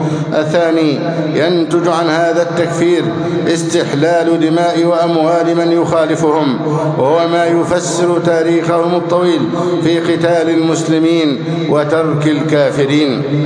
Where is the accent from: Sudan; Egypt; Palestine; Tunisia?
Egypt; اللهم احفظ بلدنا مصر أمناً أماناً سخاءً رخاءً وسائر بلاد المسلمين.